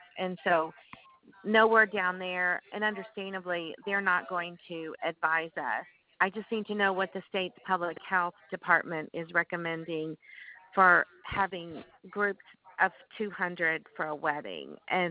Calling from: Kansas City, Missouri, United States; I'm calling from Kansas City

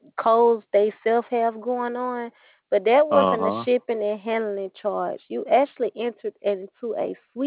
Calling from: San Diego, California, United States; San Diego, California.

